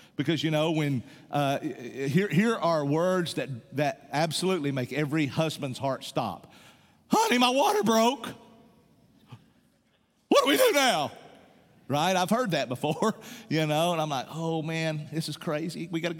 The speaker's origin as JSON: {"language": "English", "region": "Tennessee", "country": "United States", "tie": "born or raised there", "said": "Where I grew up in East Tennessee, there was hardly any Church of Christ."}